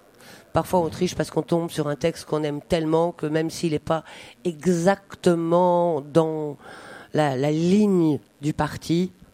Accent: Belgium; pour moi, c'est tout à fait compréhensible parce que je suis belge.

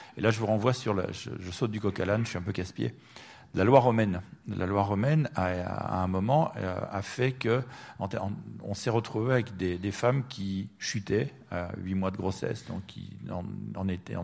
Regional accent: England, United Kingdom; l'Angleterre, qui est mon pays d'origine

